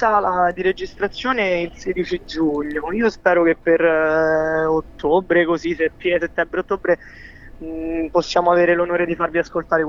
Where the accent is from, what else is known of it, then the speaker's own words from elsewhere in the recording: Rome, Lazio, Italy; veniamo da da Roma, veniamo in un contesto dove comunque sia non è poi così grande